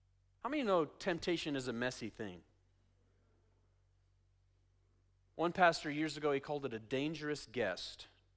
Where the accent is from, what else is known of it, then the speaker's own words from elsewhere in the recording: Oregon, United States; I'm a Northwest guy. I grew up in Oregon.